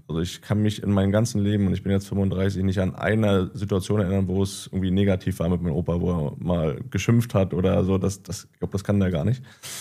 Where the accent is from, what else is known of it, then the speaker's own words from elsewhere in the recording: Greifswald, Mecklenburg-Vorpommern, Germany; Also wir sind in Greifswald groß geworden